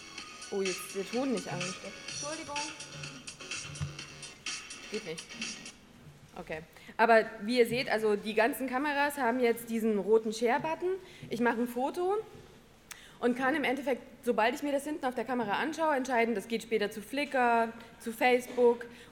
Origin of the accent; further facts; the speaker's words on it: Saxony, Germany; Oder auf Sächsisch, nischt. Ich komme aus Sachsen ursprünglich.